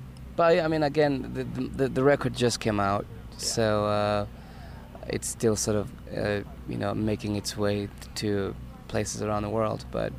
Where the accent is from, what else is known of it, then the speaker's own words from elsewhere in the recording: Kenya; I suppose my general perspective on things, as being a Kenyan and putting out my interpretations and my perspective, my spin on things in a way that is understandable in the Western world